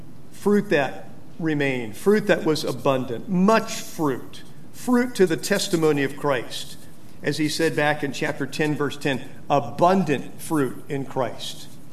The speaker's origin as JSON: {"language": "English", "region": "California", "country": "United States", "tie": "born or raised there", "said": "growing up in Central California, where there are a lot of grapes that were grown there."}